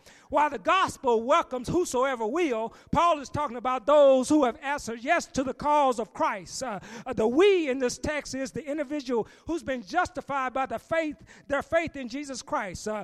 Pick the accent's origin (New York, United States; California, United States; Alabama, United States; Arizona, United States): Alabama, United States; Huntsville; I remember growing up in Huntsville, Alabama there, my mom used to turn on the radio, the gospel hours.